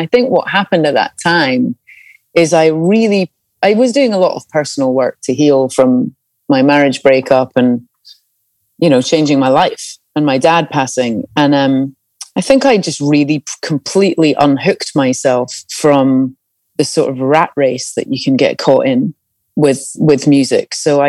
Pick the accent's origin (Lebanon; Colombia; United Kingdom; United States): United Kingdom; Scotland; I watched Braveheart again for the other night, just because I love that movie being Scottish.